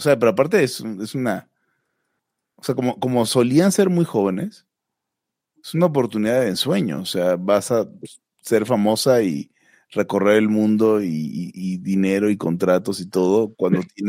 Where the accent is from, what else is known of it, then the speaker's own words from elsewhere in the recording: Mexico; porque soy mexicano. Sí, no. Todo el mundo véame que soy mexicano